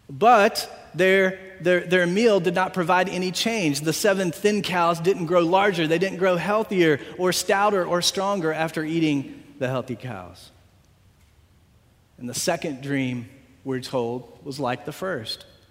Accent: Virginia, United States; it's the church where I grew up in Virginia, the small church that I grew up in Virginia.

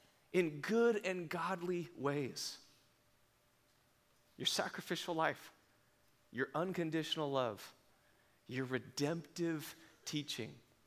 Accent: Martinez, California, United States; heading toward Monument Boulevard to where I grew up in Martinez

